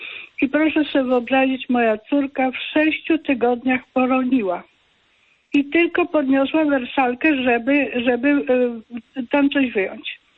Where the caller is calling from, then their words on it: Zgierz, Łódź Voivodeship, Poland; ze Zgierza.